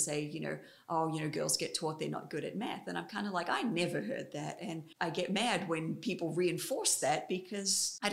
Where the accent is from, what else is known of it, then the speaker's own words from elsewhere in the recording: Australia; But growing up in Australia, there's sort of a different, everybody doesn't have to go to university.